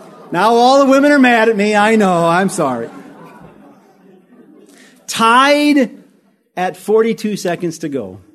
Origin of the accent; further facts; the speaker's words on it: New London, Wisconsin, United States; I come from a little town in Wisconsin called New London.